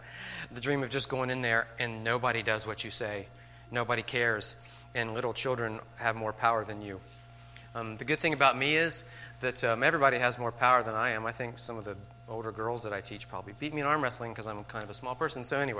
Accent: the South, United States; Y'all, and yes, I'm from the South, so I'm just going to say it, accept it.

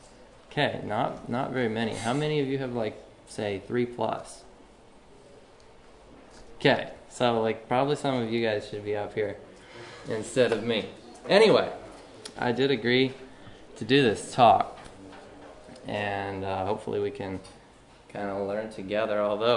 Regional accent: Tennessee, United States; also born or lived in Pennsylvania; That probably means Pennsylvania to a lot of you. I was born there. I did not live there very long. I grew up mostly in Tennessee and other places around the world.

